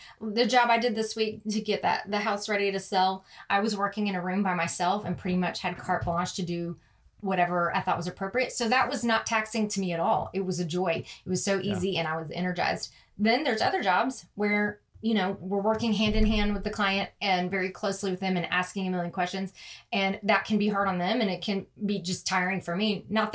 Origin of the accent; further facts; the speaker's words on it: Louisiana, United States; And I grew up in Louisiana.